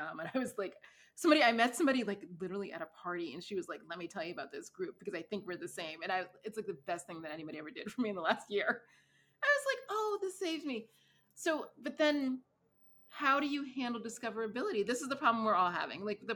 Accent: East Coast, United States; I'm from the East Coast and I miss trees.

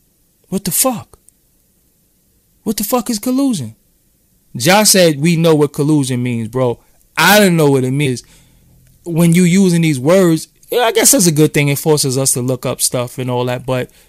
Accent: Brooklyn, New York, United States; So I ain't from Clinton Hills. I'm from Fulton Street.

